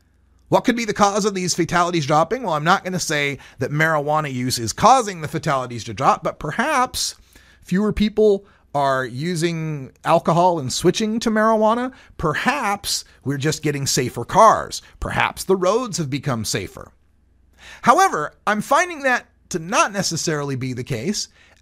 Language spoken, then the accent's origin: English; Idaho, United States; Idaho, my home state, has 75 on rural and urban interstates